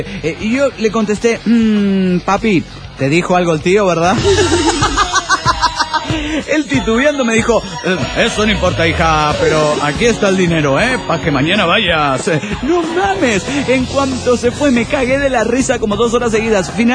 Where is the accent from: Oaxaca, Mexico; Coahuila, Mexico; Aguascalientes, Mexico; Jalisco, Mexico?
Jalisco, Mexico; Guadalajara; de Guadalajara, Jalisco, México.